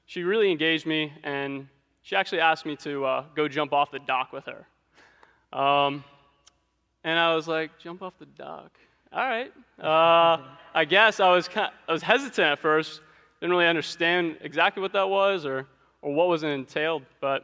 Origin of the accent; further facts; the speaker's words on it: Clearwater, Florida, United States; now in Orlando, United States; I'm from Clearwater originally. Just grew up playing baseball.